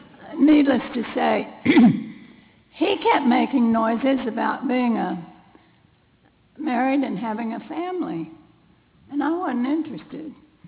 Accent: New Mexico, United States; also born or lived in Texas; I was born in Texas and grew up in New Mexico.

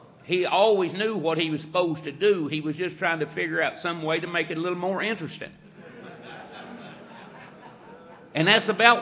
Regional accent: Kentucky, United States; I said, Marvin, I said, I grew up in Kentucky.

